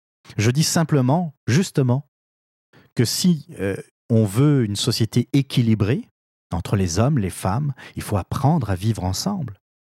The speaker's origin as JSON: {"language": "French", "country": "France", "lives_now": "Canada", "said": "Je suis originaire de la France."}